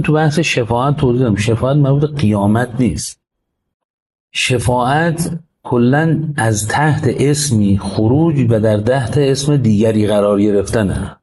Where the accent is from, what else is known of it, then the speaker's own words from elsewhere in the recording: Iran; آیا صرف این که من ایرانیم باید وایسم تو ایران